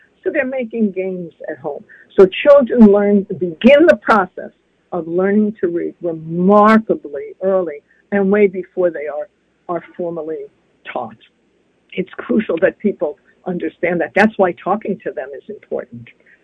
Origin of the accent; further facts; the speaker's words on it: Brooklyn, New York, United States; my best friend from childhood, with whom I grew up in Brooklyn